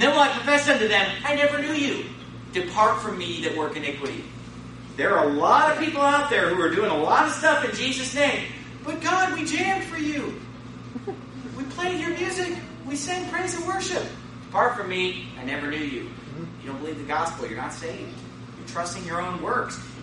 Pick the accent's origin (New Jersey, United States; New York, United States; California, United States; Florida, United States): California, United States; Sacramento; I was driving through my hometown, Sacramento, this week